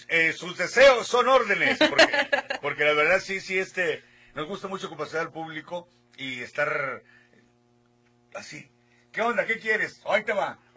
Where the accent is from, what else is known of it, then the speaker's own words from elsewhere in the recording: Monterrey, Nuevo León, Mexico; also born or lived in Jalisco; Soy adoptado de Monterrey. Desde los 4 años estoy ahí, entonces yo me siento bien regio. Pero soy jalisciense.